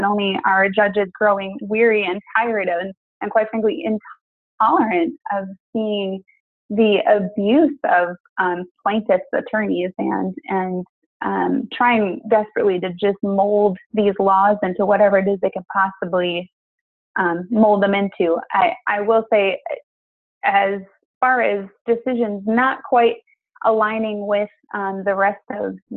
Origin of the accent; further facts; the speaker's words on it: Minneapolis, Minnesota, United States; But and I'm from Minneapolis.